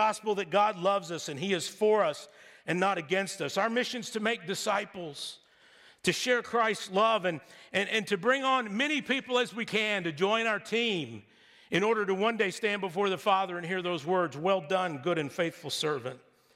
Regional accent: Texas, United States; It comes before even being a Texan.

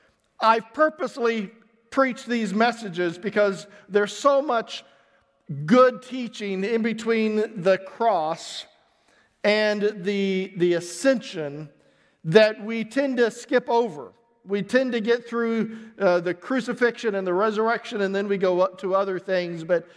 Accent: Missouri, United States; I'm a hillbilly from Missouri.

